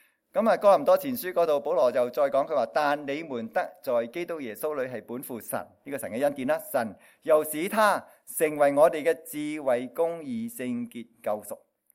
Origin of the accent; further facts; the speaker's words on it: China; 就系我哋中国人有一句话咧